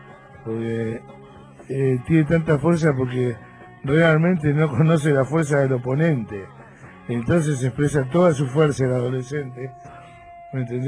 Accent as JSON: {"language": "Spanish", "region": "Buenos Aires", "country": "Argentina", "said": "porque yo soy originalmente de Almagro. Así era Almagro."}